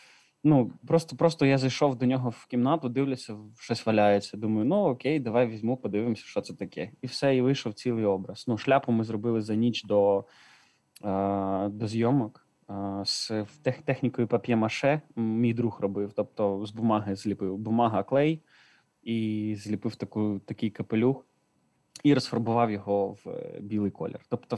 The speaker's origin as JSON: {"language": "Ukrainian", "town": "Khotyn", "region": "Chernivtsi Oblast", "country": "Ukraine", "accent": "surzhyk", "said": "Але я з Хотина, це Чернівецька область, тут у нас таке стабільно, так що я вже дуже довгий час тут."}